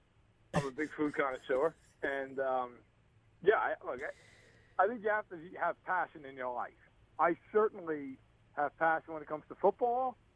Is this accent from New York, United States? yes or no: yes; New York, United States; So first of all, by the way, I'm from New York. I'm not from New Jersey.